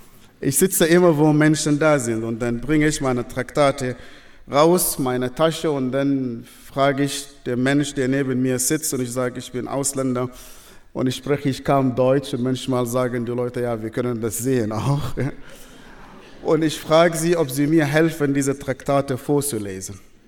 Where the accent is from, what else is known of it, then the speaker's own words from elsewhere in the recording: Sudan; moved away as an adult; ich bin im Sudan geboren, aufgewachsen in einer sehr, sehr extremistischen islamischen Familie. Ich komme von einer sehr, sehr großen Familie.